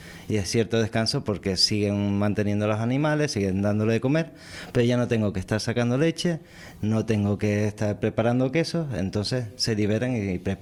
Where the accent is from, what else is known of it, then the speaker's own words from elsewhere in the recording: Canary Islands, Spain; Pues somos los canarios los más altos consumidores de Europa.